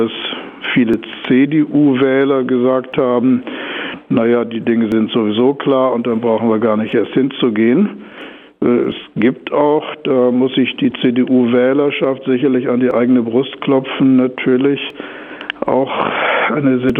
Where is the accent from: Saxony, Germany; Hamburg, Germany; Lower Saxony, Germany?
Hamburg, Germany; Ich persönlich bin als Hamburger, seit 21 Jahren lebe ich hier in verantwortlicher Stelle